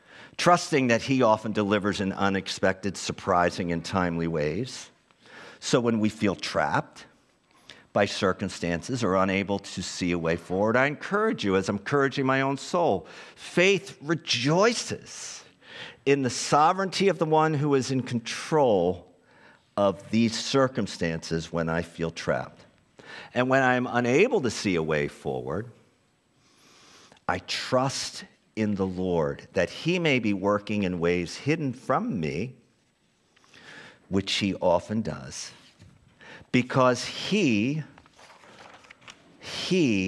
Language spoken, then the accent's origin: English; Philadelphia, Pennsylvania, United States; Make sure we say this with some gusto. I'm from Philadelphia.